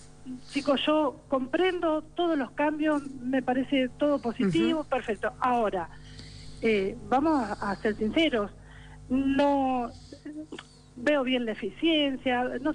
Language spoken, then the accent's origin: Spanish; Luján, Buenos Aires Province, Argentina; porque nosotros somos nativos de Luján, vivimos en Luján